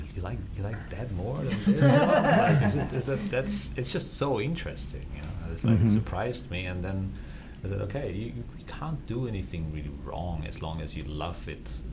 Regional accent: Austria; English is a second language; Austria. I'm from Austria.

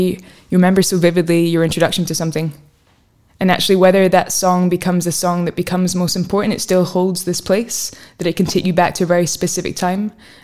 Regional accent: Scotland, United Kingdom; where I grew up in Fife. There is not an amazing music scene there.

